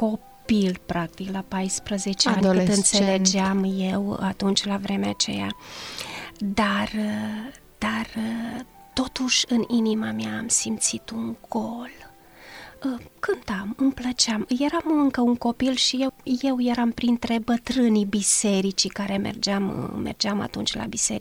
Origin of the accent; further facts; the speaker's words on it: Feleacu, Cluj County, Romania; born there; M-am născut în localitatea Feleacu, în 1956, într-o familie de credincioși ortodoxi, frecventam foarte des biserica ortodoxă.